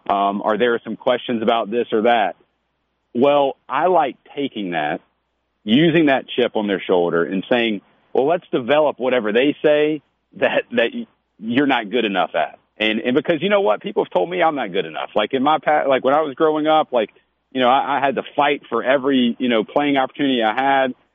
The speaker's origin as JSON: {"language": "English", "town": "Columbia", "region": "Mississippi", "country": "United States", "tie": "born or raised there", "also_born_or_lived": "Memphis, Tennessee", "said": "So originally born in Memphis, Tennessee, kind of like my coaching journey, moved all over the place. Ended up going to high school and graduating high school in Columbia, Mississippi. So Tennessee, Mississippi."}